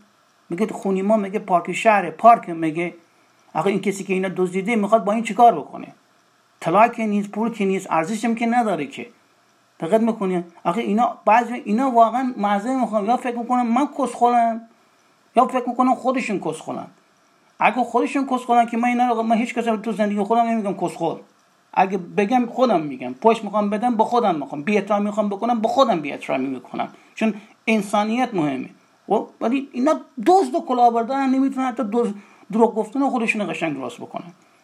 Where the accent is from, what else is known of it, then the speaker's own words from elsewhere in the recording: Iran; الان من میتونم بگم آقا من ایرانیم، پرژنم، پارسم